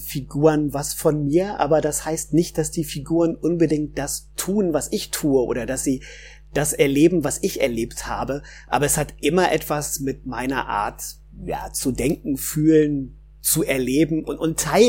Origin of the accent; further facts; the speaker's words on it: Hanover, Lower Saxony, Germany; now in Essen, Germany; Und eigentlich komme ich aus Hannover, habe in Göttingen Deutsch und Englisch studiert, bin dann für die Lehrerausbildung nach Nordrhein-Westfalen gekommen und lebe jetzt schon ziemlich lange im Ruhrgebiet.